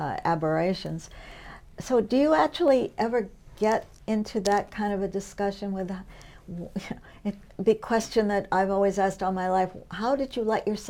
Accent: Boston, Massachusetts, United States; and I'm from Boston, which is a major medical center

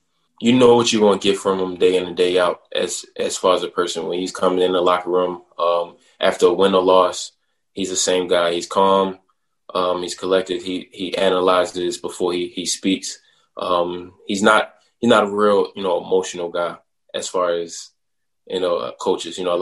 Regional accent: Baltimore, Maryland, United States; inner cities, you know, in Baltimore, I'm from Baltimore.

